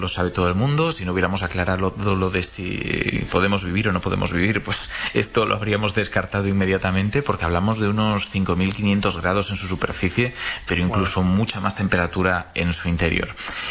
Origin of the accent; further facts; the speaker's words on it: Galicia, Spain; estoy hablando desde el norte de España, en concreto desde Asturias. Yo soy gallego como tú, así que hay una parte de mí que dice debería estar unos kilómetros hacia la izquierda